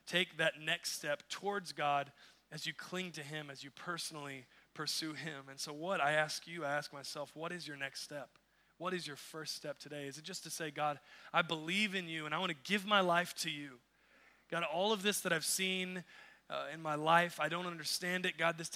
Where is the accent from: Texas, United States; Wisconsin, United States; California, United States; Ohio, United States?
Texas, United States; We're from Texas, right, where it is hot.